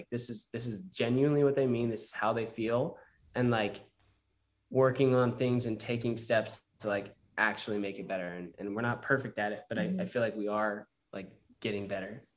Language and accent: English; Utah, United States; I was raised in Utah. I'm not LDS myself, but like a lot of the people that I were around was LDS.